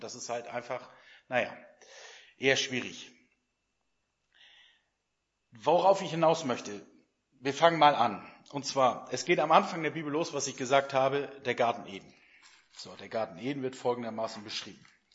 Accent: East Germany, Germany; Ich komme aus dem Osten und bei uns war damals Kommunion

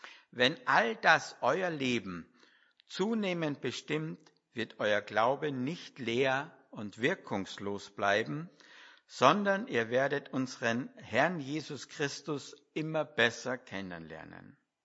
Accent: Villach, Carinthia, Austria; Angriff in Villach, bin ich aufgewachsen in Villach.

